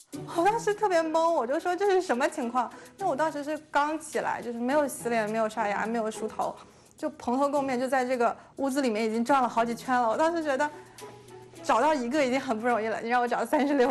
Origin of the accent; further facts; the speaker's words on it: China; now in United States; 我是从小在中国长大，然后来这边学习工作